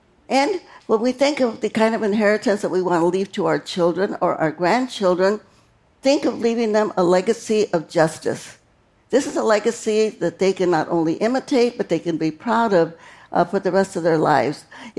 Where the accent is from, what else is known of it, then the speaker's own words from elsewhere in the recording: Stockton, California, United States; my hometown of Stockton, California.